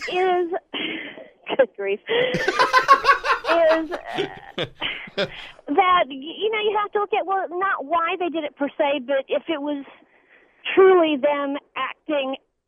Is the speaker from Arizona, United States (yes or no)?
no; Texas, United States; I'm a Texan, you know, in our state, you kill us, we kill you back.